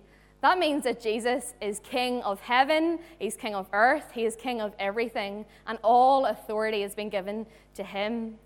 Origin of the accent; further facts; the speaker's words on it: Ireland; So it's like our worst nightmare as like Irish people is like potatoes and marshmallows.